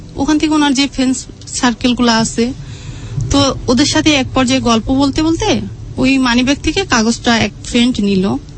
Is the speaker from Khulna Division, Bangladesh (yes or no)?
yes; Jessore, Khulna Division, Bangladesh; born there; আমার জন্ম হয়েছে যশোরে, আমি যখন 7 মাস বয়স তখন আমার মা মারা যান